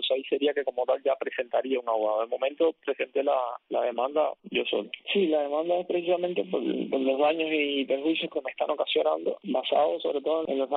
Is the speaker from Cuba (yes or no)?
yes; Cuba; hacia mi persona como ciudadano cubano